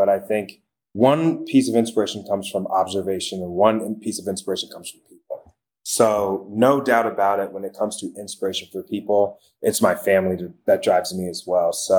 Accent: Dayton, Ohio, United States; And I come from Dayton, Ohio. No one's investing.

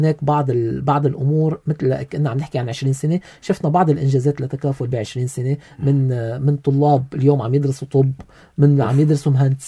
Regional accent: Lebanon; أنا اليوم لبناني.

